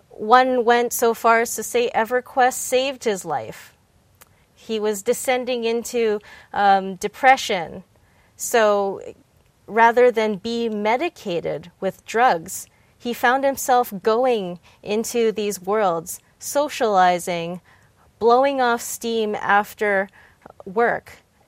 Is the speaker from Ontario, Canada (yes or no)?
no; Vancouver, British Columbia, Canada; I'm originally from Vancouver, British Columbia, Canada.